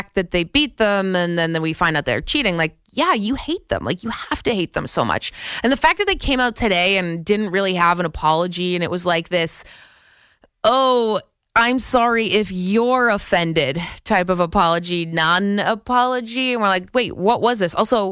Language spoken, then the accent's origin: English; Canada; now in New York, United States; I'm not a New Yorker, so I'm Canadian, but like I live here